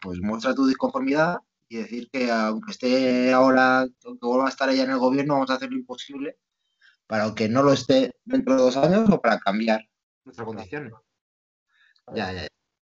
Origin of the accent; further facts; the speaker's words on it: Madrid, Community of Madrid, Spain; Yo, como madrileño.